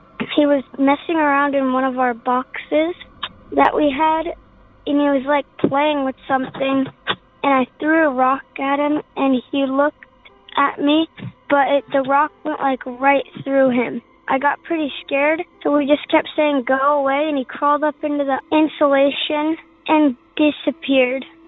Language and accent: English; California, United States; I'm from Willis, California.